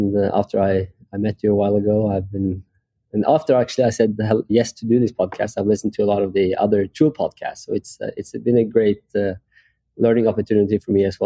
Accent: Oslo, Norway; English is a second language; I'm from Oslo, Norway, so I like the airport in Oslo.

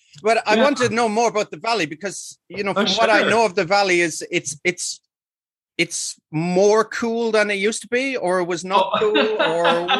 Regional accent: Ireland; Growing up in rural Ireland in the 1980s, there was no diversity.

